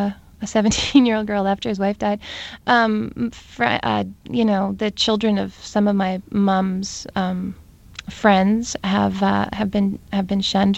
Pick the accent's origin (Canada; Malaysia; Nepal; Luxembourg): Canada; Steinbach, Manitoba; moved away as an adult; I moved actually immediately from my hometown, which is called Steinbeck. I moved to Montreal, which, as you probably know, is a very cosmopolitan, you know, large urban center here in Canada, in the east and in Quebec.